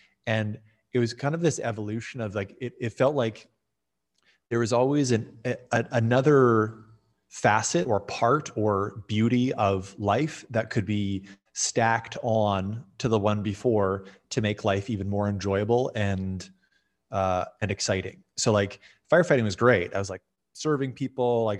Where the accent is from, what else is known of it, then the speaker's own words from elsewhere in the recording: Canada; And I'm Canadian, right? So we're all talking about hockey at the fire hall.